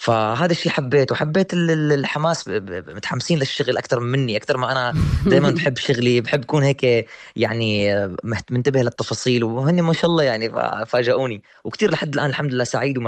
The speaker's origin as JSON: {"language": "Arabic", "country": "Syria", "accent": "Syrian", "said": "لانه انا غنيت اصلا اوريدي كثير اغاني بلهجتي السوريه، او اذا بدك اللبنانيه"}